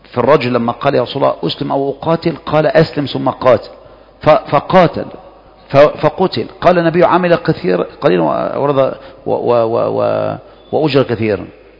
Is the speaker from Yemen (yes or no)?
no; Egypt; ما انا هجيبها لك بعد ايه، ما انا مصري زيك